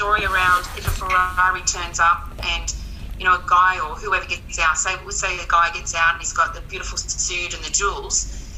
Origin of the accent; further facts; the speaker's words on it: Australia; So as Australian men, I would love, and Australian everyone